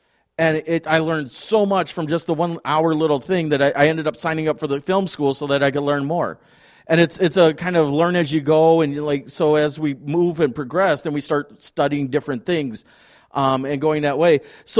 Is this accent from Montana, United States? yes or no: no; Beloit, Wisconsin, United States; I grew up in Beloit and spent all my summers over at the Beloit College on the effigy mounds and in the museum and all that.